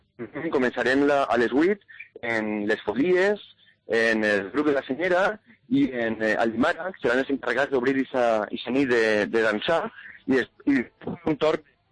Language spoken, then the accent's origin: Catalan; Valencian Community, Spain; com a valencià